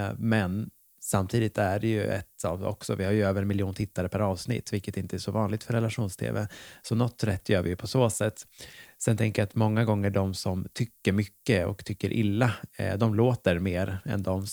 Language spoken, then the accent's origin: Swedish; Nacka, Stockholm County, Sweden; Jag är från Stockholm. Okay. Uppvuxen i en ort som heter Ormé som ligger i Nacka kommun, så nära förort i Stockholm.